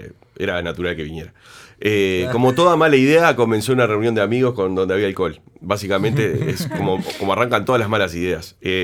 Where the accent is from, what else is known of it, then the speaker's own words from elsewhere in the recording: Uruguay; Y como todo uruguayo tenemos familia